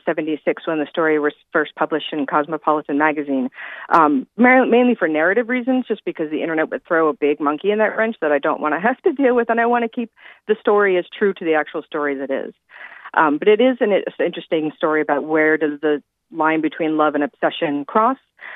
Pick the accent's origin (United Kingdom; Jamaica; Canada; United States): United States; West Coast; I'm from the West Coast, so it blew my mind.